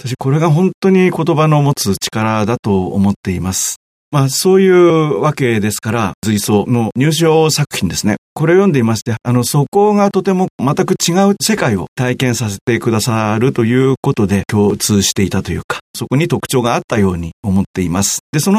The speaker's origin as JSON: {"language": "Japanese", "region": "Niigata", "country": "Japan", "said": "私も実は新潟県の出身で、ただ私は新潟市で海に近いところで"}